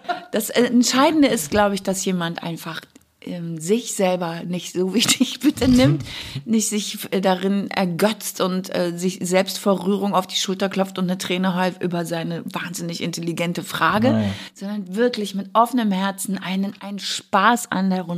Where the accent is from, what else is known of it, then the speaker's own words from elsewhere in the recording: West Germany, Germany; ich bin ja aus dem Westen.